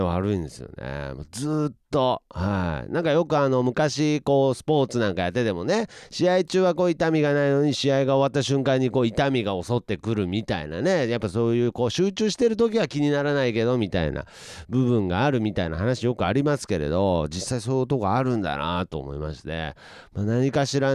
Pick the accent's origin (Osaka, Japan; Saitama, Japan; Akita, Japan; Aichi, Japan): Aichi, Japan; Nagoya; やはりこう地元名古屋としては、はい、もうね名古屋人ぶってますけどね、東京行ってる時は東京人ぶって、名古屋戻ってきたらすぐ浅田真央ちゃん地元のとか言い出すっていうね、